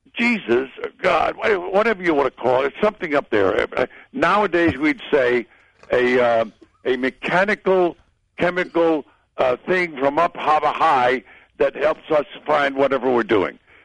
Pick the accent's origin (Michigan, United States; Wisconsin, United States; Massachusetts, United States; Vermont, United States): Michigan, United States; Detroit; born there; I didn't put that in the book. It has nothing to do with Johnny. I was born in Detroit.